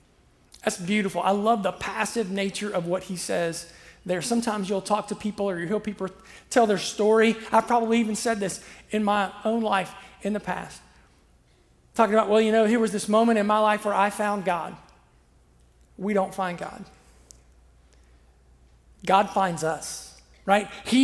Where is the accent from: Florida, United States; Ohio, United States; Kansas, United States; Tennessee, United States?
Ohio, United States; Where I grew up in Southern Ohio, we'd say cow pies, right?